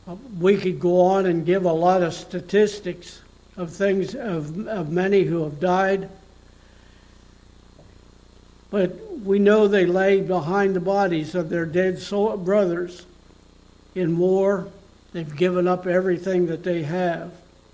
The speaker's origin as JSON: {"language": "English", "region": "Pennsylvania", "country": "United States", "tie": "born or raised there", "said": "I can remember as a boy in the town that I grew up in here in Pennsylvania"}